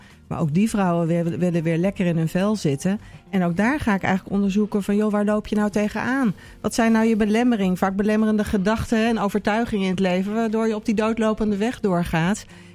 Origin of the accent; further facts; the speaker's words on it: Amersfoort, Utrecht, Netherlands; ik kom uit Amersfoort.